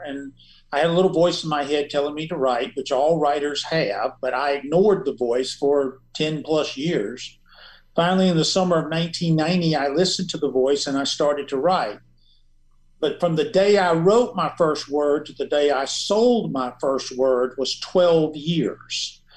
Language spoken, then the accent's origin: English; Atlanta, Georgia, United States; When I grew up in Atlanta, there was no interstate system.